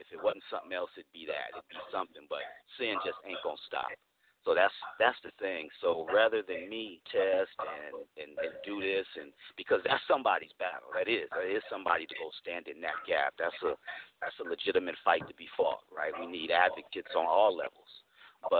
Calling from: Oakland, California, United States; Hey, good evening, family. … I'm calling from Oakland, California.

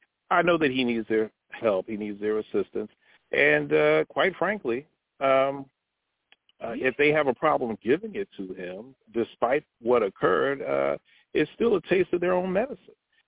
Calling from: Richmond, Virginia, United States; Richmond. Richmond.

